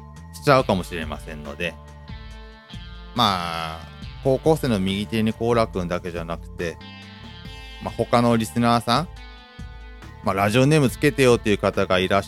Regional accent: Ibaraki, Japan; 地元が茨城ってことなんですけども、この豆田さんが食いついてくれたんですけども、豆田さんも僕も守谷に住んでました

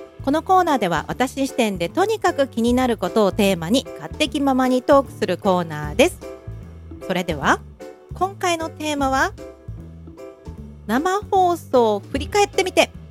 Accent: Nagano, Japan; 私の地元の長野

